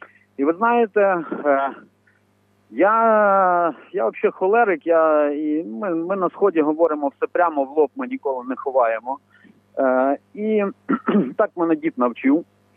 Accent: Nyzhni Sirohozy, Kherson Oblast, Ukraine; born there; Ми народилися в Херсонській області, Нижні Сірогози.

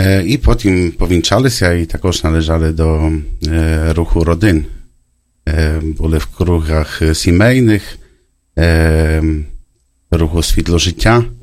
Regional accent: Szczecin, West Pomeranian Voivodeship, Poland; born there; Ukrainian is a second language; Народності я поляк, народжений в Щетіні. 41 рік тому назад. Походжу з такої сім'ї, родини багатодітної.

